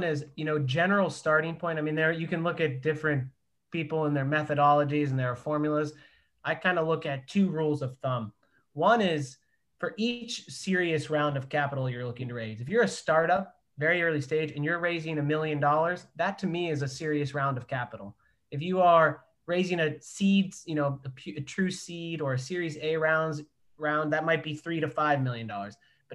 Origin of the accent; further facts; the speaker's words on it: Ohio, United States; I'm from Ohio, that's why I keep referencing Ohio.